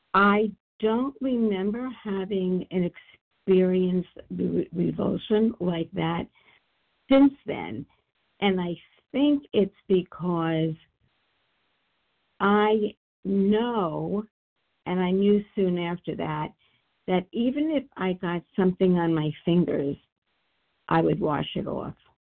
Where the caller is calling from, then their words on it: Florida, United States; I am calling from Florida.